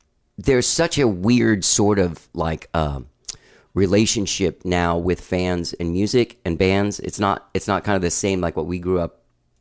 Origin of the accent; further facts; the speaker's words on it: United Kingdom; And I kept on going, like, God, I'm a Brit.